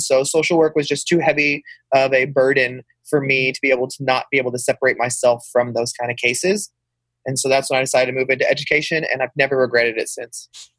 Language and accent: English; Texas, United States; Yeah. So I've been born and raised in Texas, lived in Texas all my life.